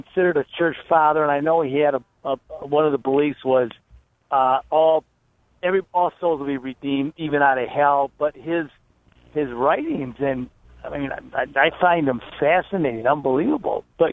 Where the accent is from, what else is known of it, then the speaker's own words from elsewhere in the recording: Detroit, Michigan, United States; from Metro Detroit, so boring.